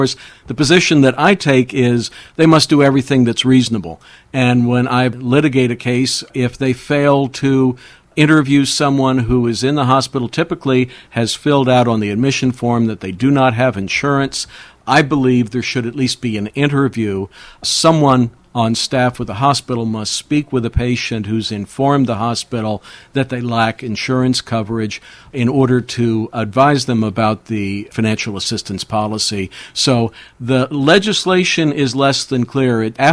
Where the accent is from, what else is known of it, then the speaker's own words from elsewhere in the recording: Virginia, United States; I come from Northern Virginia, where we have several large hospital systems